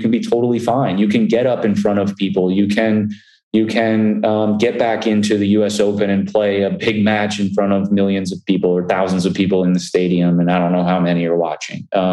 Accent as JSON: {"language": "English", "town": "Vero Beach", "region": "Florida", "country": "United States", "tie": "born or raised there", "said": "And that's in Indian River County, which is where I grew up in Vero Beach, Florida."}